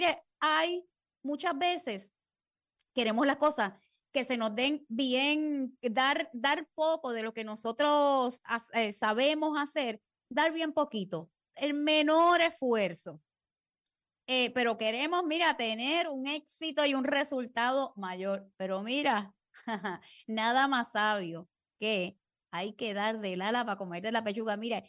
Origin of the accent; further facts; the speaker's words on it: Puerto Rico; como yo estoy aquí en Puerto Rico y soy puertorriqueña